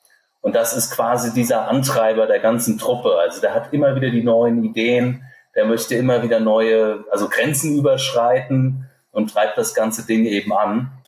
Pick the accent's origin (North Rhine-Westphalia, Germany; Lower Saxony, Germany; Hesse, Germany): Hesse, Germany; Ja, gut, als Hesse